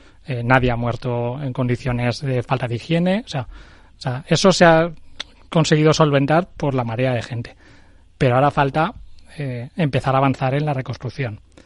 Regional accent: Torrent, Valencian Community, Spain; Mi pueblo se ha organizado en Torrent, ayuda al municipio de al lado, que es Picaña.

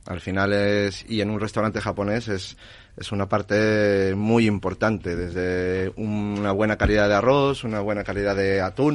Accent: Mexico; yo que soy mexicano, para mí está siendo bastante fácil y sencillo. Conozco esto desde pequeño

